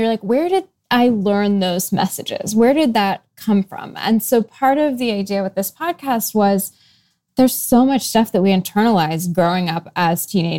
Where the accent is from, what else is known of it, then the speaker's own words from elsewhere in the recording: Seattle, Washington, United States; I grew up in Seattle. I have really progressive parents. I have younger brothers.